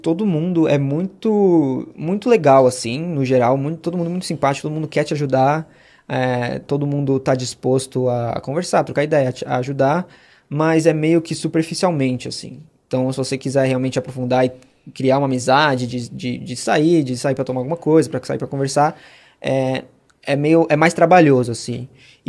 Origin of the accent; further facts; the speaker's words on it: Brazil; É que a gente é brasileiro, é diferente, né?